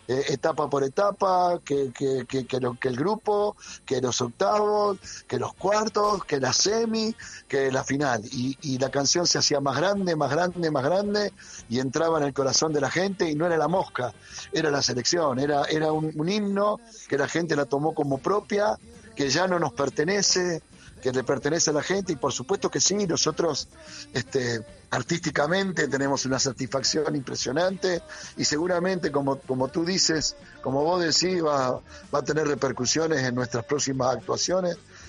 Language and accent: Spanish; Argentina; ¿Viste cómo somos los argentinos